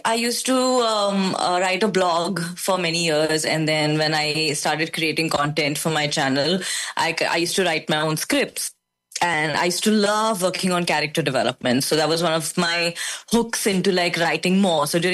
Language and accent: English; India; I grew up in India, and in the Hindi film industry, romance is huge.